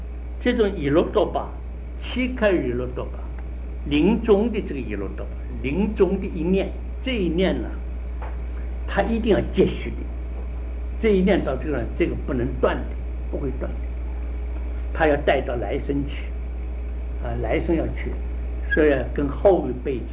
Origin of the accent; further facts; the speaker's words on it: China; 这个地方我们中国人喜欢讲灵明